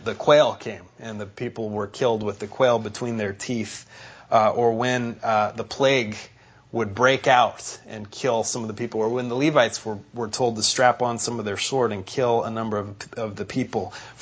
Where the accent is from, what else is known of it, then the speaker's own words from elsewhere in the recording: United States; thankful that we're Americans. We wouldn't trade it for another nationality.